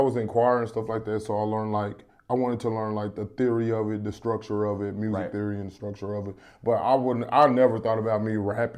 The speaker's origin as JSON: {"language": "English", "town": "Oklahoma City", "region": "Oklahoma", "country": "United States", "said": "Well, originally, man, like I said, I'm from Oklahoma City, Oklahoma. I started doing music, man, when I was 14 years old."}